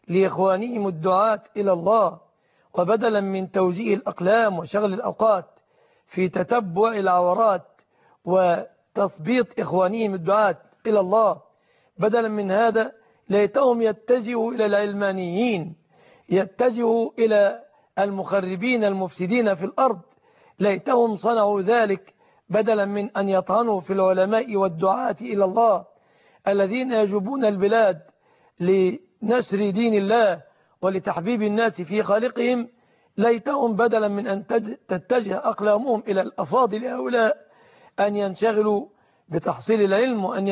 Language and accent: Arabic; Egypt; بلادنا مصر